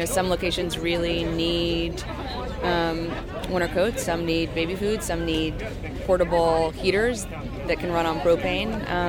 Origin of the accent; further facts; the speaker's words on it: New York, United States; I voted this morning, and then as a New Yorker, I just thought